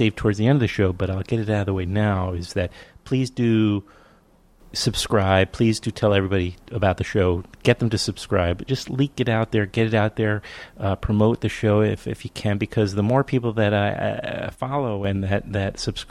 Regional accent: New York, United States; Now, as a New Yorker, as a person from that bases themselves in Brooklyn

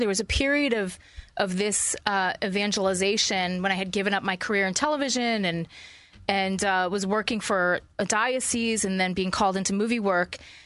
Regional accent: Boston, Massachusetts, United States; Well, I grew up in Boston, a suburb of Boston, and, you know, faithful Catholic.

